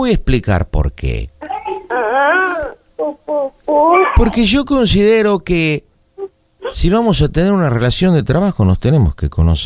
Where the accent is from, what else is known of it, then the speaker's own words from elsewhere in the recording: Buenos Aires, Argentina; Yo nací en Buenos Aires, soy porteño.